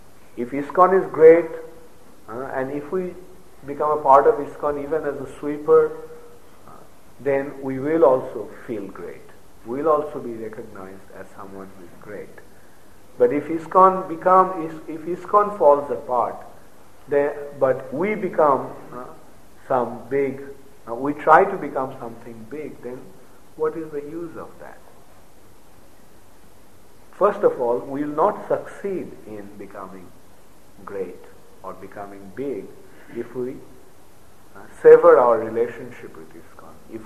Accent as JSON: {"language": "English", "country": "India", "tie": "born there", "second_language": "English", "said": "Although I was born in India"}